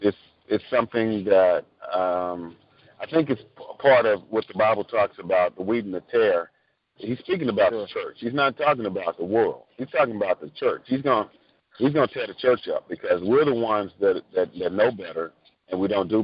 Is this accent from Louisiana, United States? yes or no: yes; Louisiana, United States; So, yeah, that's in the norm, man. I grew up in Louisiana